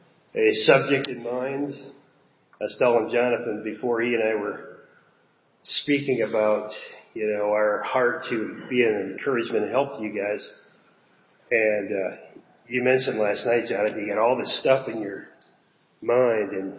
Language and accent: English; Newfoundland and Labrador, Canada; So when I grew up in Newfoundland, we would sing this hymn.